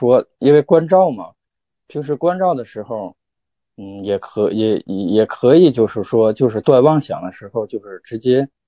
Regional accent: Tianjin, China; 因为我是天津的嘛，离北京比较近，

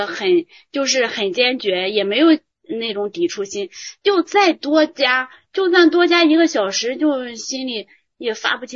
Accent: Dongying, Shandong, China; 我是东营的。

